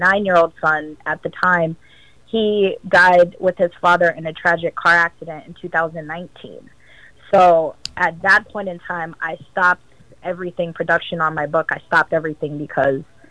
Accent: Boston, Massachusetts, United States; born there; also born or lived in Jamaica; Yes, I was born in Boston, Massachusetts, but I've been back to Jamaica several times a year throughout my childhood. So I kind of feel like I grew up there part of the time, too

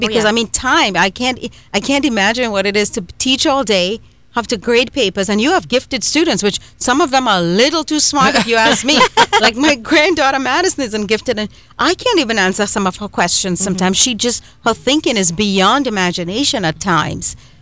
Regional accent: Trinidad & Tobago; growing up in Trinidad and Tobago

